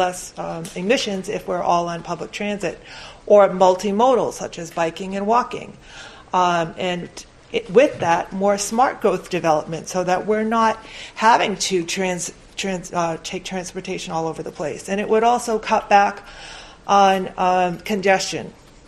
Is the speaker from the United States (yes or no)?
yes; Taunton, Massachusetts, United States; I'm from Taunton, Massachusetts.